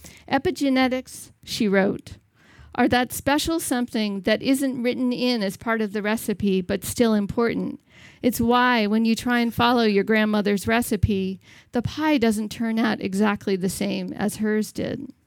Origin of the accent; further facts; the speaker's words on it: Connecticut, United States; She served in local politics in my hometown in Connecticut